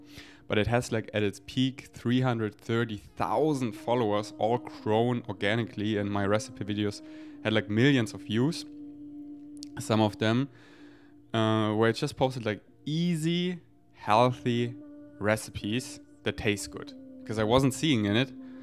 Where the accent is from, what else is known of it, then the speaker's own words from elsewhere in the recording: Munich, Bavaria, Germany; Okay, so I grew up in Munich